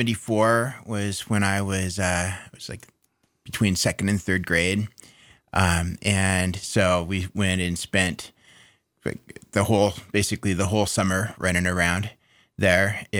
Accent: Spokane, Washington, United States; So not very far away. I grew up just outside of Spokane, Washington, just south.

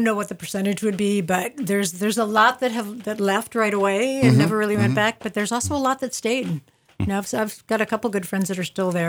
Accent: Midwest, United States; and that was one of the things when I first moved there, being from the Midwest, I didn't think I had an accent

